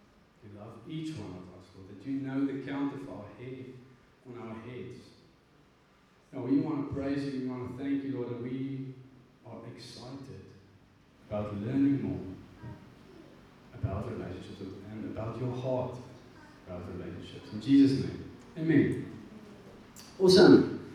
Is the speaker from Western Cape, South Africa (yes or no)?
no; Secunda, Mpumalanga, South Africa; that is my wife, Yanda, at the back. We are from Secunda